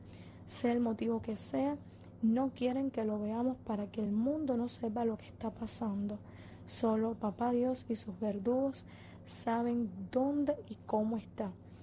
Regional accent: Cuba; todos somos cubanos

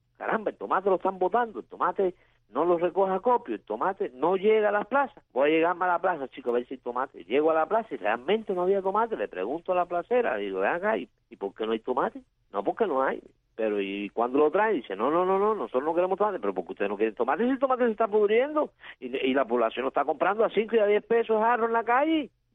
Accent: Pinar del Río, Cuba; venía yo en la guagua para acá, para mi terruño

